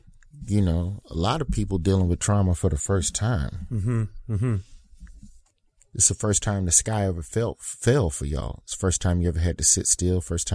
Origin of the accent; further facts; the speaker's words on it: United States; Like, you know, I'm an American comedian. I'm here to talk about what's happening around the corner.